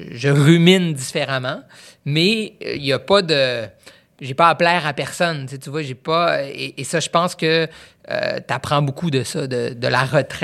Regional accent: Quebec, Canada; je viens du Saguenay, je suis profondément, que je le veuille ou pas, québécois et saguenéen.

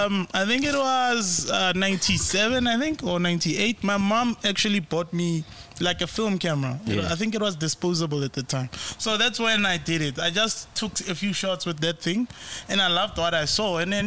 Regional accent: Malawi; I'm from Malawi.

